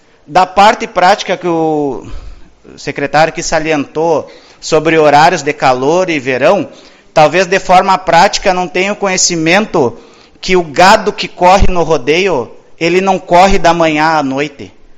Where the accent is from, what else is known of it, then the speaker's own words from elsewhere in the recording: Uruguaiana, Rio Grande do Sul, Brazil; sou natural de Uruguaiana